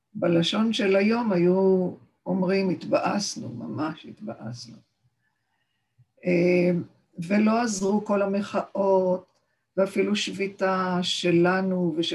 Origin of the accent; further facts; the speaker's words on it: Kiryat Haim, Haifa District, Israel; בשנים שאני למדתי בבית הספר, החלוקה הייתה כזאת, 8 כיתות בית ספר יסודי ו4 כיתות בית ספר תיכון. בית ספר יסודי א' עד ח', בית ספר תיכון ט' עד י' ב'. אני למדתי בבית ספר מאוד נחמד, בקריית חיים